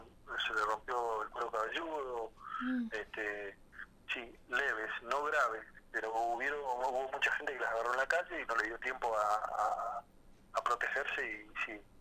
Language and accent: Spanish; Loncopué, Neuquén, Argentina; Yo soy nacido y criado en Loncopué